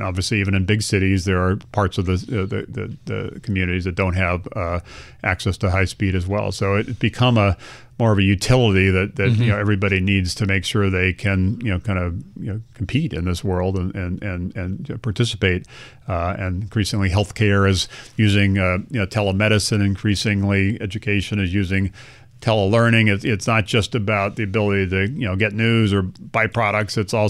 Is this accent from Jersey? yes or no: no; Hawaii, United States; including growing up in Hawaii, as I said before, starting a company and starting AOL in Virginia